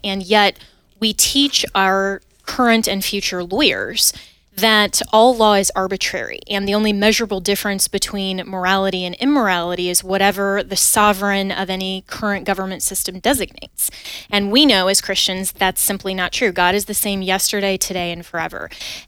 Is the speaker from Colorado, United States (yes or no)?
yes; Colorado, United States; so I ended up transferring back to my home state of Colorado and graduating from Colorado State in journalism.